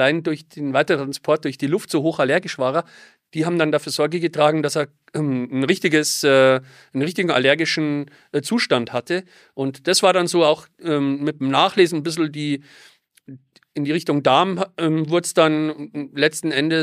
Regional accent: Ingolstadt, Bavaria, Germany; Es gab hier in Ingolstadt, in meiner Heimatstadt, einen ganz kleinen Mini-Bioladen.

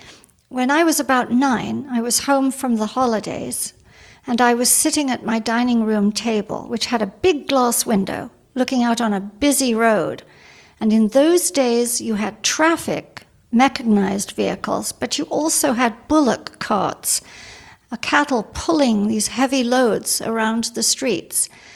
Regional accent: New Delhi, Delhi, India; also born or lived in England; Oh, I was born in England. Then when I was about 7, my father went to help the Indian government because they expected a war with China. And my father designed bombing systems. So off we went, and we lived in New Delhi

